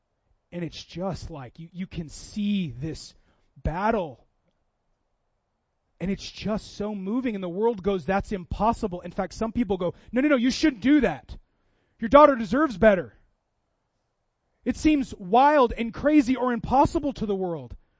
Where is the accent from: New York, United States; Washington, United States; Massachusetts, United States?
Washington, United States; Auburn; I grew up in Auburn, Washington, which is where the Green River runs through.